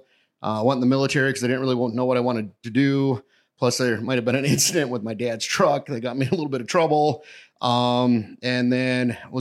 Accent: Wisconsin, United States; More people on that ship than was in my hometown. And then after I got out of the military, came back to Wisconsin

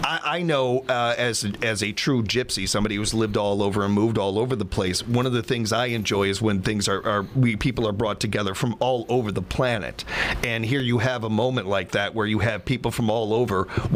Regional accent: United States; Because I'm American, I claim both.

